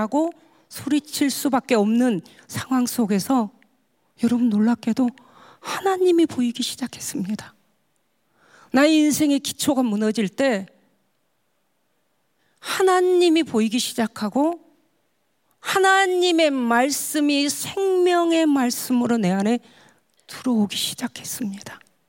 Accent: Wando, South Jeolla, South Korea; 저는 고향이 완도입니다. 완도는요, 우상이 굉장히 심한 지역입니다.

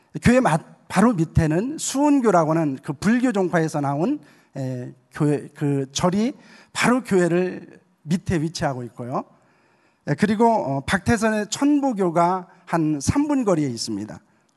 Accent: Yesan, South Chungcheong, South Korea; also born or lived in Seoul; 저는 제주 출신은 아닙니다. 저는 제주에 처음 가서 그냥 사역을 하게 된 그런 사람입니다. 고향은 이제 충남 예산이 제 고향입니다.

